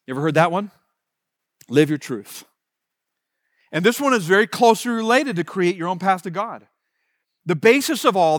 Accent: Pennsylvania, United States; Now, I'm originally from Pennsylvania. I now pastor in southeastern Ohio

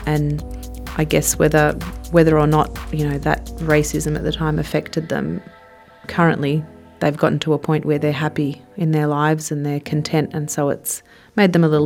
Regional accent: Sydney, New South Wales, Australia; born there; also born or lived in Tasmania / Bondi / Gosford; I was born in Sydney, but then we moved for a portion of time, we lived in Tassie. Then we moved from Tasmania, we went to Bondi. And then after Bondi, we were in Gosford.

